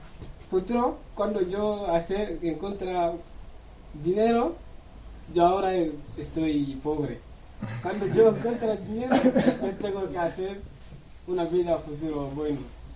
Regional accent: Mali; Spanish is a second language; now in Burela, Spain; Somos de Mali, sí.

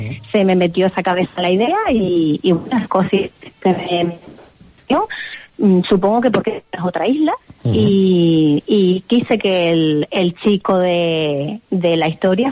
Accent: Canary Islands, Spain; el relato comienza en Gran Canaria, en mi tierra.

